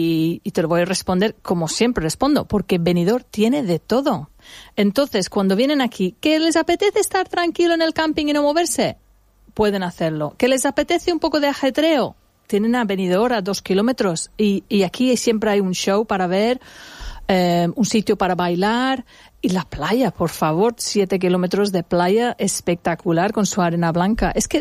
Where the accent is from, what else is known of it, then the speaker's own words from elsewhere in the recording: England, United Kingdom; Además, hay una inglesa dentro de mí. Yo me crié en Inglaterra.